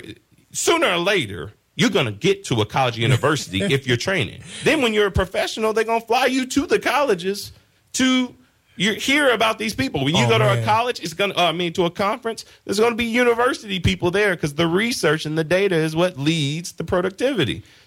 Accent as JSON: {"language": "English", "region": "Louisiana", "country": "United States", "said": "whole family comes from bricklayers, from the brick masons unions, and from the electrician unions, because I'm from Louisiana."}